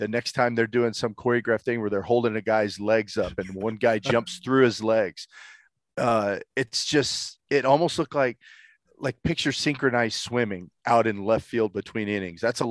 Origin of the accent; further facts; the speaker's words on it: Winslow, Arkansas, United States; I grew up in Winslow, Arkansas, so I know how mean a raccoon can be.